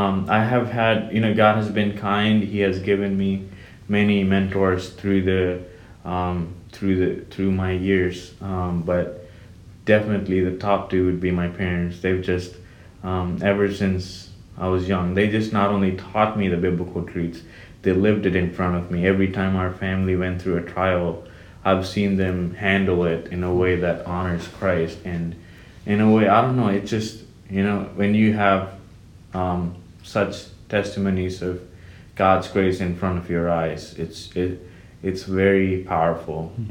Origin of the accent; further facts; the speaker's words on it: India; English is a second language; now in United States; life as an Indian here, I would say I do miss India